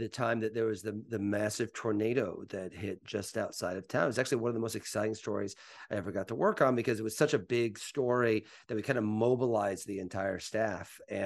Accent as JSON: {"language": "English", "town": "Mattoon", "region": "Illinois", "country": "United States", "tie": "born or raised there", "said": "You know, I grew up in Mattoon, Illinois, about an hour south of Champaign, grew up watching every Illini basketball game."}